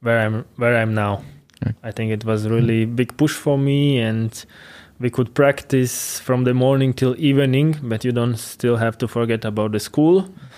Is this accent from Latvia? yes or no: yes; Ventspils, Courland, Latvia; I played in my hometown, Ventspils, which one was a good school for the kids.